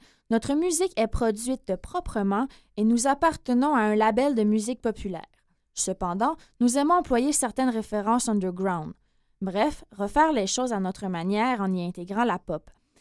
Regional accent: north-east France, France; Nous venons du nord-est de la France. Certes, on n'y trouve pas les hivers canadiens, mais il gèle quand même, il y a beaucoup de neige.

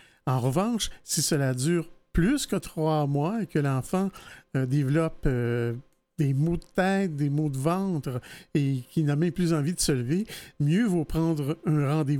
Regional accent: Montreal, Quebec, Canada; Et je voulais parler ici chez nous, à Montréal

